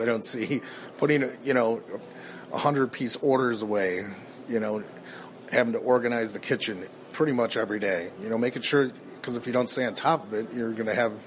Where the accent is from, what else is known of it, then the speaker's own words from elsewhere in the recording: Crystal Lake, Illinois, United States; also born or lived in Chicago; Well, I'm from Chicago, Illinois. I grew up in Crystal Lake.